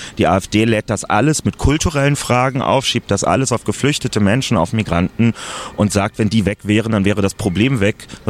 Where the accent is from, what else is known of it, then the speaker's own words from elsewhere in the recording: Berlin, Germany; Ich komme aus Berlin